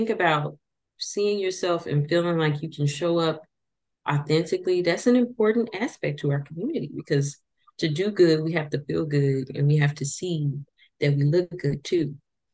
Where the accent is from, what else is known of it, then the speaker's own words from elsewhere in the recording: Little Rock, Arkansas, United States; growing up in Little Rock, I would go to regular like hair salon visits.